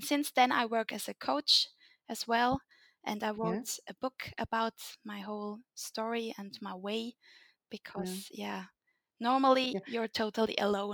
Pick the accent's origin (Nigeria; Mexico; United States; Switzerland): Switzerland; I'm coming from Switzerland. I'm 28 years old.